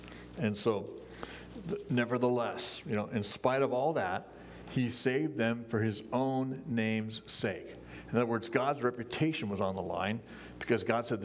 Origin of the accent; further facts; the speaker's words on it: United States; I am an American. I'm a U.S. citizen.